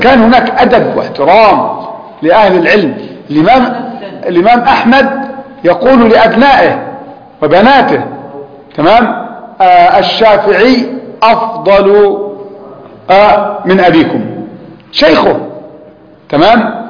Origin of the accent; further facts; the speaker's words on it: Alexandria, Alexandria Governorate, Egypt; يعني مثلا نحن في بلدنا الإسكندرية